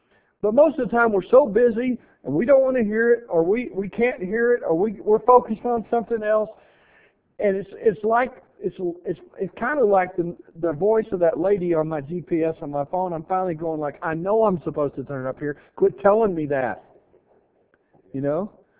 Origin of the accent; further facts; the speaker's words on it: Texas, United States; You know, I grew up in West Texas most of my younger life. We didn't have a whole lot of trees.